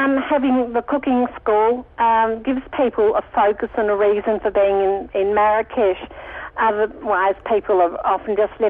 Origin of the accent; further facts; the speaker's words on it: Australia; being an Australian